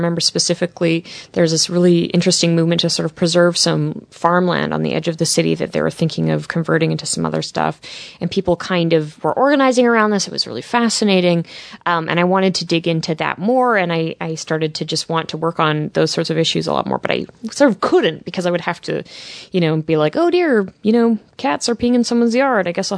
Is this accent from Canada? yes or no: yes; Canada; I think because of being a Canadian, we don't have that system up in Canada.